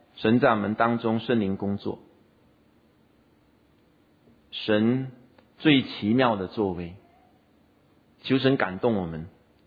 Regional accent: Singapore; 我们新加坡人说苏嘎啊

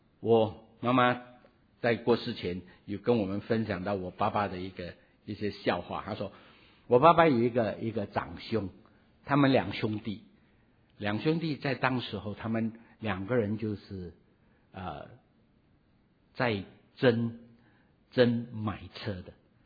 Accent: Guangdong, China; 或者我们套一句我们广东人的一句俗语

